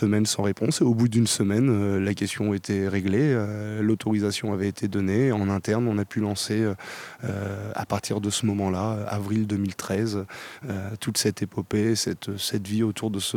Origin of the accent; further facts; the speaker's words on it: Saint-Savin, Nouvelle-Aquitaine, France; Alors je viens de la Vienne, à côté de Poitiers, un petit village qui s'appelle Saint-Savin.